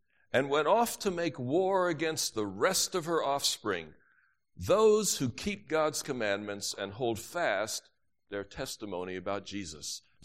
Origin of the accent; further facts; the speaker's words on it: New York, United States; In my world, where I grew up in New York, anybody, I got a witness? All right, good. Where I grew up in New York, well, if you went away to make war, you were called chicken.